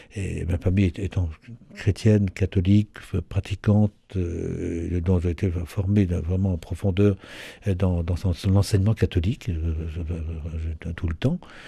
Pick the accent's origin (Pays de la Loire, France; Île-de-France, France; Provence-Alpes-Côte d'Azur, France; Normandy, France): Normandy, France; Saint-Hilaire-du-Harcouët; born there; je suis né en effet à Saint-Hilaire-du-Harcouët